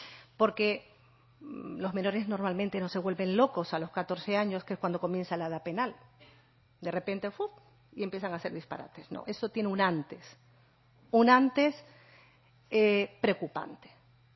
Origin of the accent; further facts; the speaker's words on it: Canary Islands, Spain; also born or lived in Barcelona; yo soy de aquí, o sea, soy canaria, aunque mi labor profesional me llevó un tiempo a otras tierras peninsulares. Concretamente, regresé a Canarias en el año 2013 desde Barcelona.